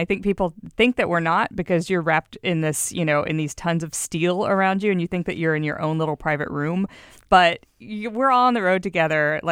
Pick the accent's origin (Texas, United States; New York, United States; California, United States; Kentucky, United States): Texas, United States; Houston; now in Seattle, United States; I gotta say, as someone who does not drive that much, when I do drive, and I grew up in Houston, that's where I learned to drive.